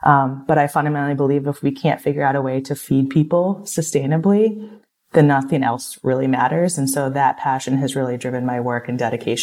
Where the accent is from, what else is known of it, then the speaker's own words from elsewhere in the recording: Kansas City, Missouri, United States; I grew up in the Midwest in Kansas City in the United States, surrounded by farmland, didn't grow up on a farm